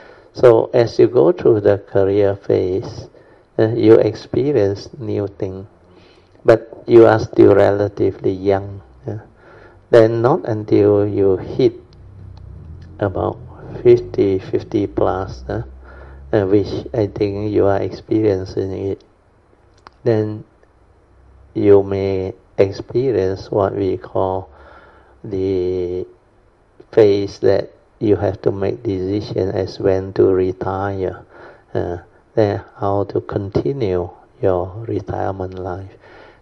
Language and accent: English; Alor Setar, Kedah, Malaysia; English is a second language; I have from my hometown one, Alostar one, and also the university one.